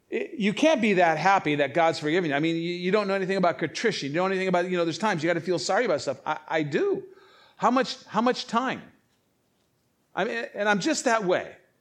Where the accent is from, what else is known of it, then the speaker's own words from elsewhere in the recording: Chicago, Illinois, United States; born there; also born or lived in California; I'm a Midwest boy. I was born in Chicago. I started out in Chicago. I'm a Midwest kid all the way. I did time out in California.